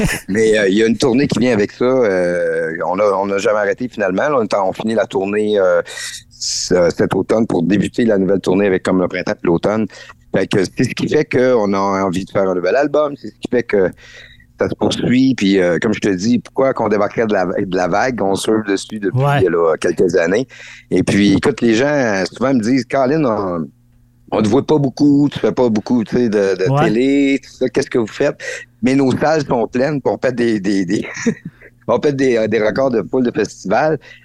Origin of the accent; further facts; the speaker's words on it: Val-d'Or, Quebec, Canada; Ben écoute, je suis présentement dans ma ville natale.